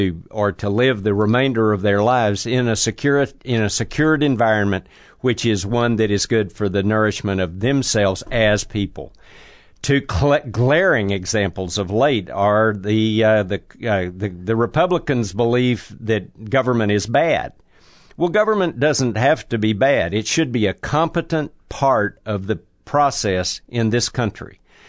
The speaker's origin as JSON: {"language": "English", "region": "Texas", "country": "United States", "tie": "born or raised there", "said": "Well, it's a very, very short story. I was raised in Texas, but I went to school at Washington and Lee for a short period of time, so I knew something about the space."}